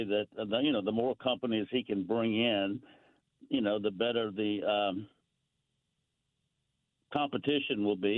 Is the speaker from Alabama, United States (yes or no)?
yes; Mobile, Alabama, United States; now in New Orleans, United States; Well, I grew up in Mobile, but I've been here most of my life. Went to St. Paul's High School and Covington, and then Loyola, and then UNO.